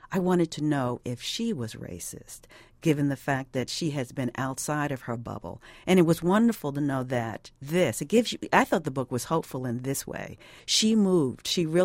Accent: Brooklyn, New York, United States; I mean, I'm a girl from Brooklyn and have never resided in the South

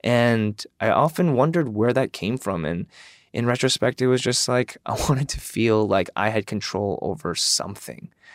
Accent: Michigan, United States; You know, I'm from Michigan, and while I didn't experience intense overt racism

